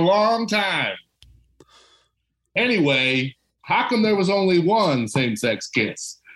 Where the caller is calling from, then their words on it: Michigan, United States; Oh, yeah, I'm calling from Michigan.